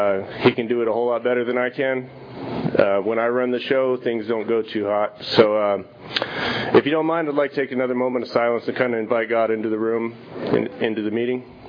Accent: Visalia, California, United States; I grew up here in Visalia. Started drinking around 14, 15 years old.

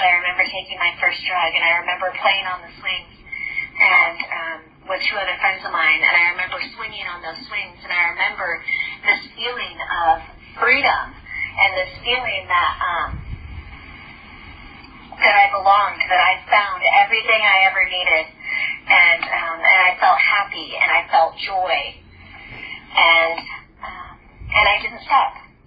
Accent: Medford, United States; I'm an addict from Medford.

